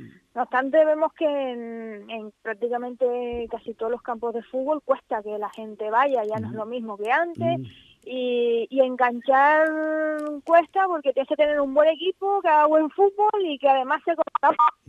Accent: Puerto de la Cruz, Canary Islands, Spain; Yo soy de La Vera, pero este barrio es peculiar, porque no todos los que somos del barrio de La Vera somos del puerto.

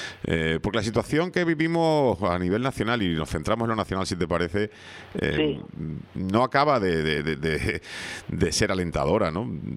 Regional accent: Spain; yo creo que somos muchos los españoles que cuando vamos a votar vamos con la pinza puesta en la nariz

